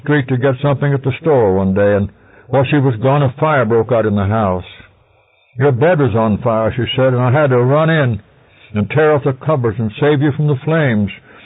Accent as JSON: {"language": "English", "region": "California", "country": "United States", "tie": "born or raised there", "said": "Not so long ago, right here in my hometown in California"}